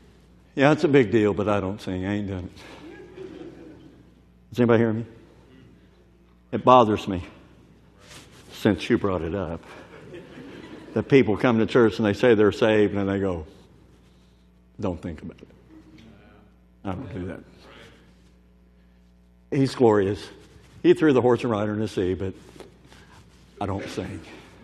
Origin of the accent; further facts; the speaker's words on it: Kentucky, United States; And that reminds me. I grew up in Kentucky.